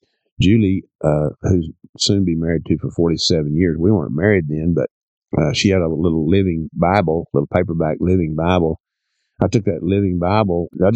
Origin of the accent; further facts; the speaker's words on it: Canadian, Texas, United States; I was born in Canadian, Texas, and grew up on a ranch out in Hemp Hill County, Texas. Lived there, well, for about 25, 30 years of my life out there. Graduated from big old Allison, Texas high school.